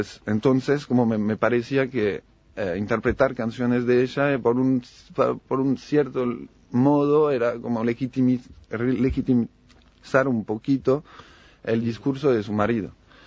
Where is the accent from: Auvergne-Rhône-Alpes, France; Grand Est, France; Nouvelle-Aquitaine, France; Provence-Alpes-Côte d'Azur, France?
Auvergne-Rhône-Alpes, France; Lyon; yo no soy de París, pero soy de Lyon, cerca de Lyon.